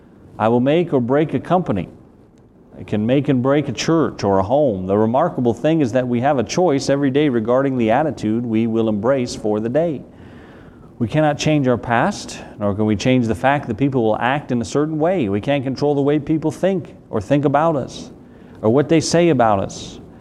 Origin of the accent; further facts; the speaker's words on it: the South, United States; accent: Southern; Well, no, we learned that in fourth grade, right? No, you think about here that we ought to have proper fear, simple trust in him, trusting him